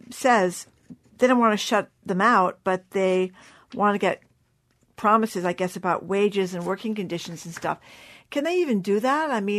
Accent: Fall River, Massachusetts, United States; And the one I pass all the time is on the way to Fall River, my hometown.

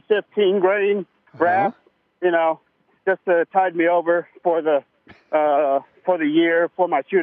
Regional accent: Georgia, United States; Even I can do that with math, and I grew up in Georgia and went to the Georgia Public School.

